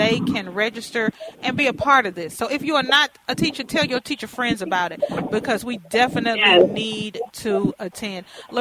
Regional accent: Texas, United States; And I grew up in Texas, and Oklahoma is right next to Texas.

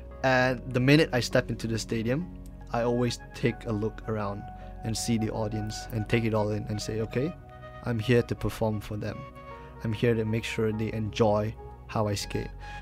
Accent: Malaysia; I'm coming from Malaysia and we don't know much about the sport.

